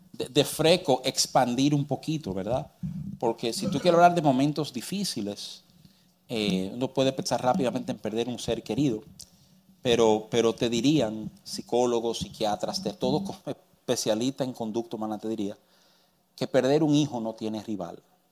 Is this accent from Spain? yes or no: no; United States; first language English; Spanish is a second language; me crié en los Estados Unidos y que el inglés es mi idioma nativo.